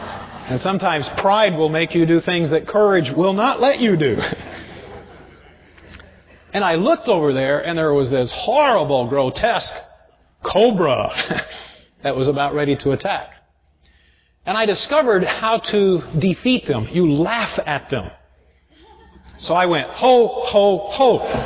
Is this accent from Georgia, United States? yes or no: no; Yuma, Arizona, United States; When I was growing up in Yuma, Arizona, there was a fellow who lived across the street from us who was a bully.